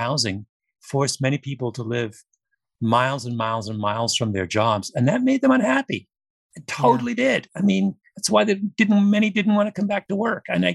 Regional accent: Canada; I'm Canadian

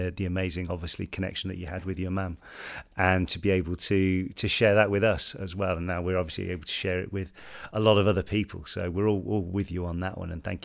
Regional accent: Nova Scotia, Canada; born there; also born or lived in Baker Lake, Nunavut; I was born in Nova Scotia, but in 2016, my father moved my family and I to Baker Lake, Nunavut in northern Canada, for 3 years.

